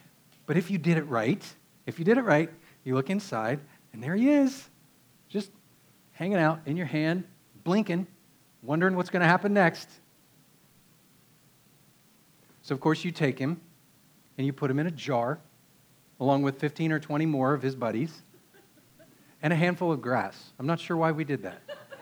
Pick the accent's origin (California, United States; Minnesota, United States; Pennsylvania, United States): Pennsylvania, United States; now in Texas, United States; In Texas, we don't get to do this very often because the summers are so hot. But where I grew up in Pennsylvania, we did this almost all summer long.